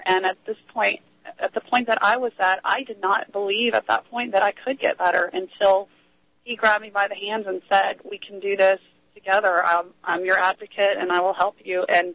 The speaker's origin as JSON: {"language": "English", "region": "Texas", "country": "United States", "tie": "born or raised there", "said": "And it just so happened that he was in my home state of Texas, thankfully."}